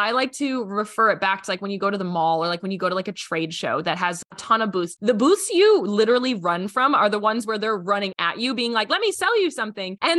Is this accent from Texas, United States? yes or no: no; Milwaukee, Wisconsin, United States; I'm from Milwaukee, so everybody talks about Harley Davidson